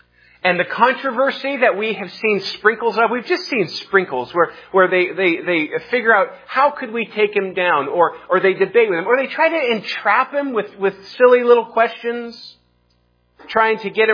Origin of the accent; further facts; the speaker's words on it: Spokane, Washington, United States; I watched saw some photos of my hometown there in Spokane